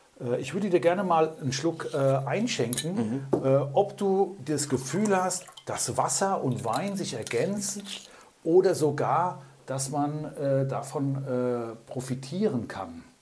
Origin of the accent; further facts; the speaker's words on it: Hesse, Germany; Ich bin auch da im Hessischen groß geworden.